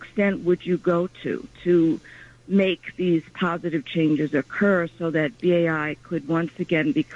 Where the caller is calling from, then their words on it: Brooklyn, New York, United States; I'm calling from the People's Republic of Brooklyn